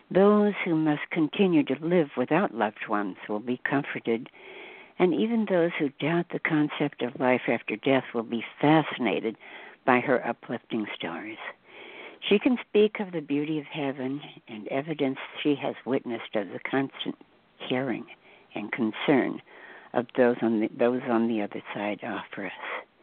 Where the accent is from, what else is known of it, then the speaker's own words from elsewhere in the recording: Southern US, United States; I grew up in the Bible Belt, and there wasn't, you know, there weren't healers around